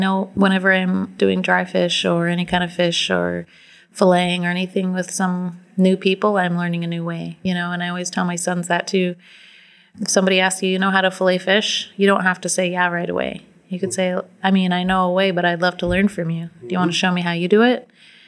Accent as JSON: {"language": "English", "town": "Gakona", "region": "Alaska", "country": "United States", "tie": "born or raised there", "said": "Originally, I grew up in Gakona, Alaska."}